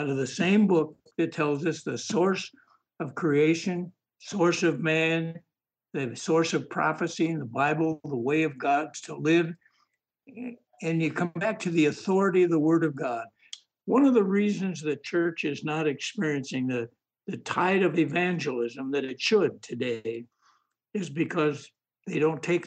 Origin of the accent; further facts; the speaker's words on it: Michigan, United States; At first, I grew up in Michigan